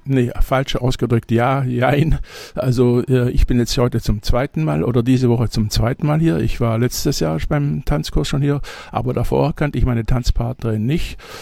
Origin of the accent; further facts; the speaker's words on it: Mönchengladbach, North Rhine-Westphalia, Germany; Ich komme aus Mönchengladbach. Bin 68 Jahre alt.